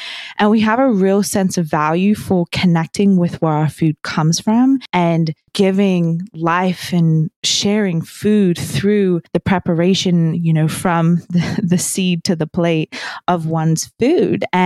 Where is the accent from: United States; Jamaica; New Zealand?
New Zealand; I grew up in New Zealand